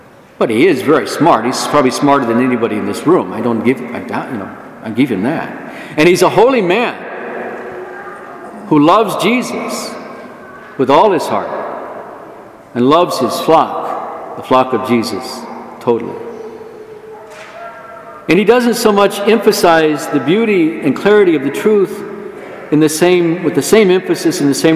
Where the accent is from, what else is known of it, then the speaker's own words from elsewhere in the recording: San Antonio, Texas, United States; I went to see Pope John Paul when he came to visit my hometown of San Antonio.